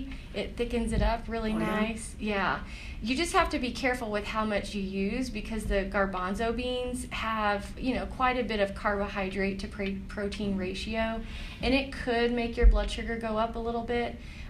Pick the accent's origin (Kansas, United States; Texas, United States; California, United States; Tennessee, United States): Texas, United States; I'm from South Texas, so I grew up on Mexican food as well.